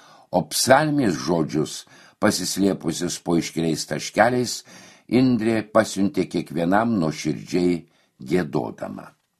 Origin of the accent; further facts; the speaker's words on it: Panevėžys, Panevėžys County, Lithuania; Mes, panevėžiečiai, džiaugiamės vasariška ramuma Bernardinų sode